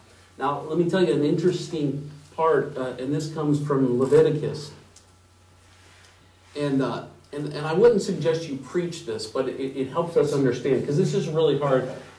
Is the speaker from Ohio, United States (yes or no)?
yes; Dayton, Ohio, United States; I grew up in Dayton, Ohio, and I'm the youngest of three boys.